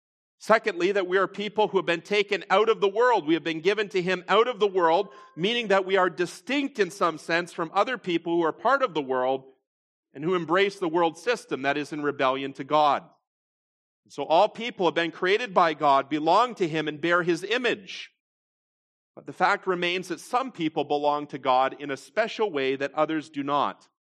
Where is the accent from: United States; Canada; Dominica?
Canada; born there; There are many countries that I could have been born in. But I was born as a Canadian.